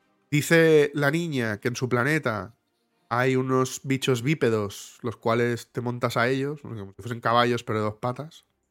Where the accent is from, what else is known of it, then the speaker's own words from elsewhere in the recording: Catalonia, Spain; first language Catalan; Spanish is a second language; Josep y yo somos catalanes y entre nosotros hablamos catalán.